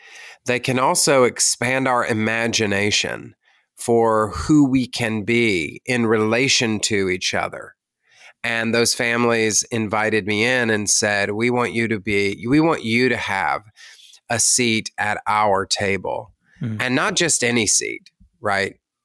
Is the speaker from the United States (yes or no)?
yes; Bible Belt, United States; I grew up in the Bible Belt and in evangelicalism.